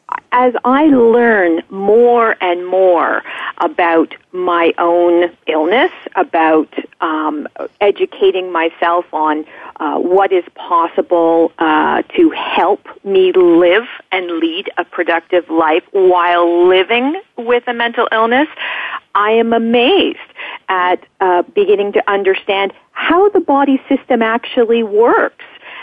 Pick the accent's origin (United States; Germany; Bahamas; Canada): Canada; I am from Canada. My background is, you're off by 1 year. I just turned 45 years old.